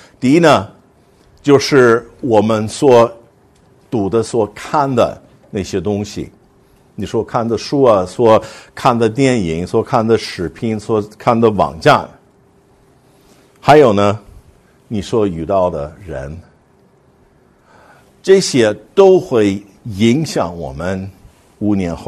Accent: United States; 以前我们碰到，我们是美国人，我们碰到一个英国的人，所以美式英语跟英式英语是不一样。

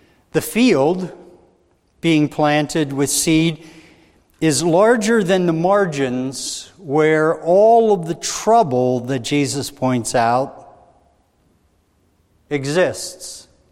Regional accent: Northeast, United States; You know, I'm from the Northeast. I grew up around fields that had large limestone things in the middle of it

